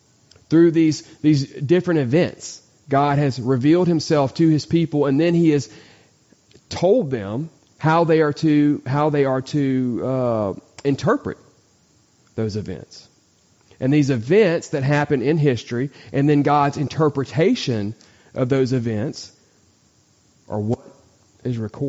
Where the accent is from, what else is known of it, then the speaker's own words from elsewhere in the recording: Lafayette, United States; And I could tell you stories about how I grew up in Lafayette with my family, with my mom and my dad, and with my brother and sister.